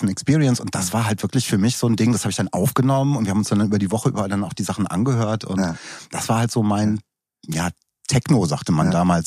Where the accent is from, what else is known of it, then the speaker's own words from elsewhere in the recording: Wuppertal, North Rhine-Westphalia, Germany; ich bin ja in Wuppertal groß geworden.